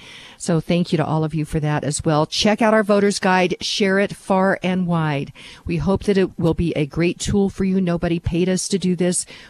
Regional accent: Kansas, United States; I'm from Western Kansas, so I really like farmers.

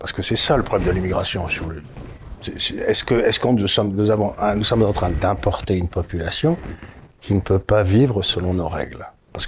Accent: Aleppo, Aleppo Governorate, Syria; born there; moi je suis né en Syrie, quand je suis né en Syrie, il y avait la moitié de la population d'Alep qui était chrétienne

